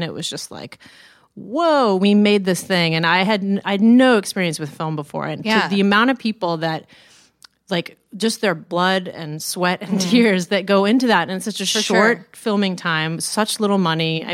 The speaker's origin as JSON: {"language": "English", "region": "Midwest", "country": "United States", "said": "She saw me play a show in the Midwest, in St. Louis, actually, and I'm from the Midwest, so what up, MW?"}